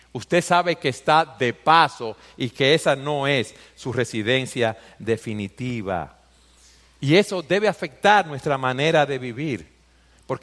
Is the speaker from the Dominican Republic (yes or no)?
yes; Dominican Republic; somos ciudadanos de este país, vamos a decirlo así, de esta tierra. Somos ciudadanos dominicanos, pero no pertenecemos aquí.